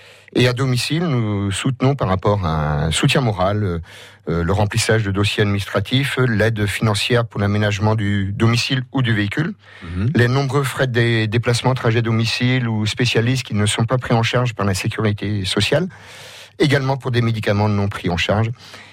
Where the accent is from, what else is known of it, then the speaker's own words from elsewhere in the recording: Ploërmel, Brittany, France; J'aime bien ma région natale, Ploërmel.